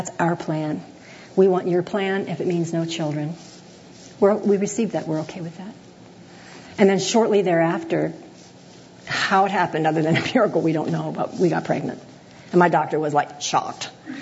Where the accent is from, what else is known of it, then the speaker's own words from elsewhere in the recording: Florida, United States; I grew up in the Cape Kennedy area, where for a field trip we go to the beach and watch the space shuttle